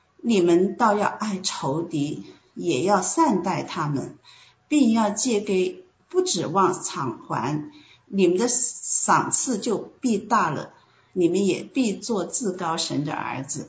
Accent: China; 我们从小尤其是我们在中国的长大了长大的话

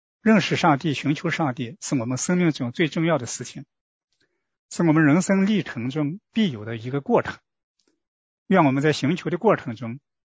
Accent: China; 我们中国人有一句歇后语这样说

